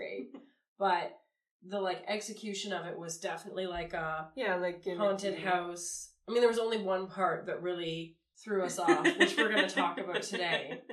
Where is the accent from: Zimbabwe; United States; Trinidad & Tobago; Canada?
Canada; I come from Canada, where most of our cities are not that old.